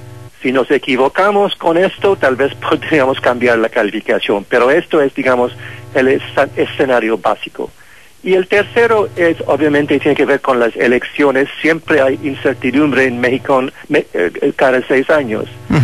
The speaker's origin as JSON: {"language": "Spanish", "country": "India", "said": "Soy de la India."}